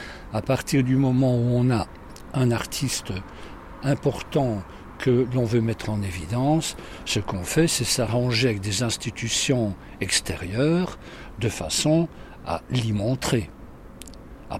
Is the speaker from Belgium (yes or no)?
yes; Liège, Wallonia, Belgium; Je suis liégeois, très liégeois